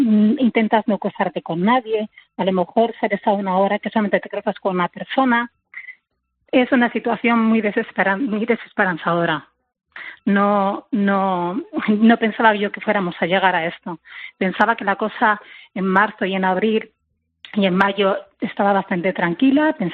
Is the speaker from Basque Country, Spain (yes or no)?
no; Madrid, Community of Madrid, Spain; yo soy de Madrid, y un sitio que se llama El Pardo